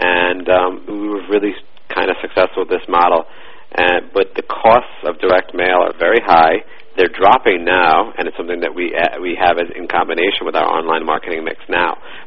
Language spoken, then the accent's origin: English; New York, United States; I'm 32 years old and born and raised in New York.